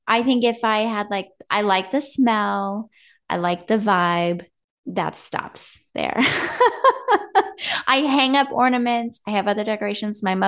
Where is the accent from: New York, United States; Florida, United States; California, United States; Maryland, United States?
California, United States; now in Midwest, United States; now living in the Midwest where it's just so beautiful and wintry looking all the time anyway, like growing up in California